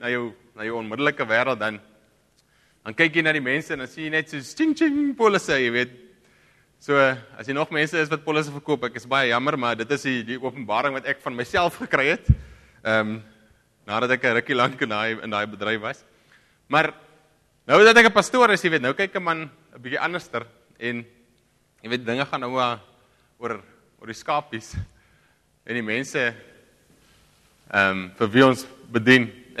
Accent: Karoo, South Africa; my aksent kom van daar af. Daar uit die Karoo uit. En dis net so 'n wonderlike ervaring om te kan groot word in so 'n plek.

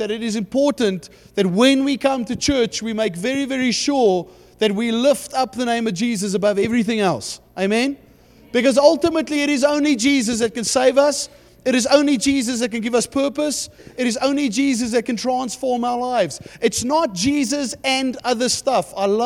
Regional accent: Johannesburg, Gauteng, South Africa; now in Stellenbosch, South Africa; I'm from Stellenbosch. I'm originally from Johannesburg.

